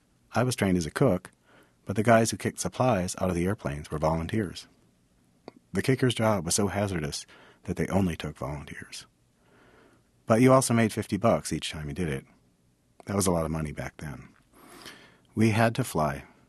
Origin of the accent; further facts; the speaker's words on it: McFarland, Wisconsin, United States; We were all born and raised in McFarland, Wisconsin.